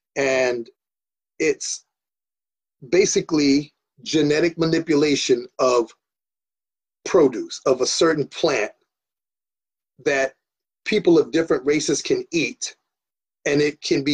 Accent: South Carolina, United States; moved away as an adult; now in Chicago, United States; I grew up eating everything in South Carolina. I moved to Chicago at 21

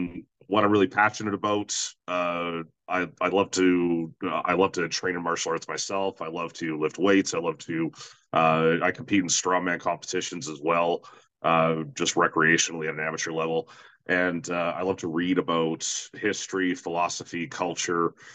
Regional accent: Edmonton, Alberta, Canada; I'm from Edmonton, Alberta, Canada.

